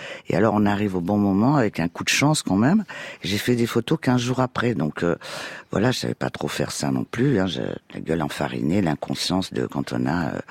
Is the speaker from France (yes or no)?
yes; Perpignan, Occitanie, France; Ah non, mais moi je suis de Perpignan, c'est pas le sud-ouest.